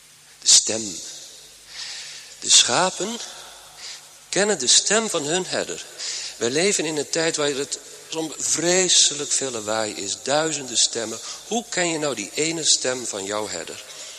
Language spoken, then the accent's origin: Dutch; Epe, Gelderland, Netherlands; Ik kom uit Epe.